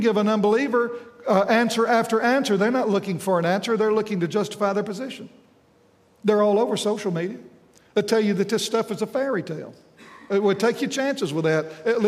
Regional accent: Meridian, Mississippi, United States; And I knew I was from the South Side in Meridian, and I'm looking around there

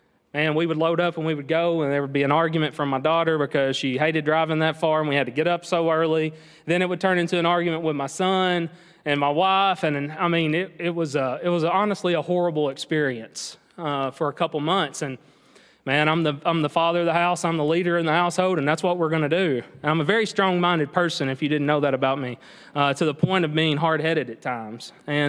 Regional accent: Kentucky, United States; So I'm originally from Graves County, Kentucky. I grew up in a little small Baptist church there, about 200 people on a big Sunday.

